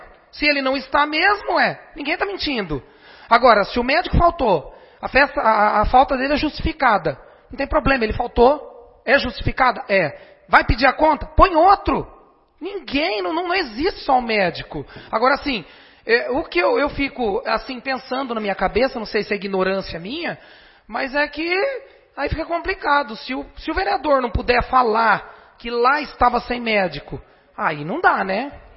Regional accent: Garça, São Paulo, Brazil; born there; eu nasci em Garça

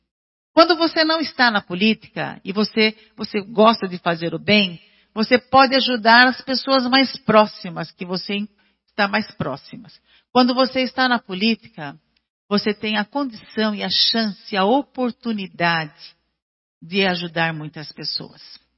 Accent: Indaiatuba, São Paulo, Brazil; now in Itu, Brazil; nasci em Indaiatuba, nascida e criada em Indaiatuba, mas mudei para Itu, porque eu casei com ituano, né, com Herculano, então moro lá há 35 anos.

